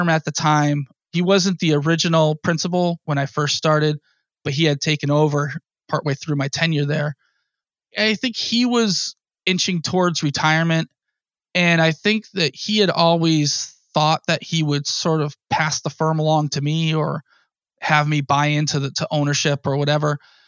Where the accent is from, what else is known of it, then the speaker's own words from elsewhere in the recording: Massachusetts, United States; I'm a licensed architect. I'm from Massachusetts. I know the regulations here.